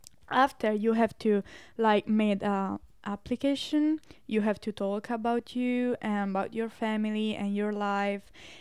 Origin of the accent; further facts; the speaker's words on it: Italy; English is a second language; Where are you from? And I was like, hi, I'm from Italy.